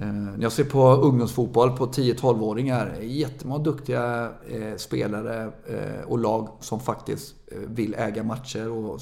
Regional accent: Mellerud, Västra Götaland County, Sweden; jag hade många duktiga spelare i Mellerud där jag växte upp som 10-12-åring.

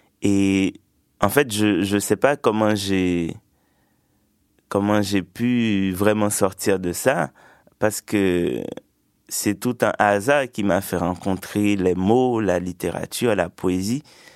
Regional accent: Sud-Est, Haiti; also born or lived in Port-au-Prince; J'ai grandi en Haïti, dans une petite campagne, dans le sud-est du pays. Ouais, j'ai passé jusqu'à mes 11 ans là-bas. Et après, j'ai migré à Port-au-Prince pour aller au lycée.

